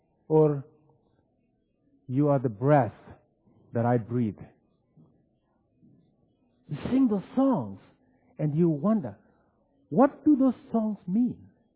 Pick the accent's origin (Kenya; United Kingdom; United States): Kenya; I grew up in Kenya. You got that right. And I grew up in Kenya Mennonite Church